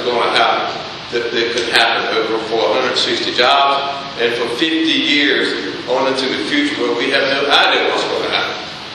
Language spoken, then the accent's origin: English; Hampstead, North Carolina, United States; I'm from Hampstead, Pender County.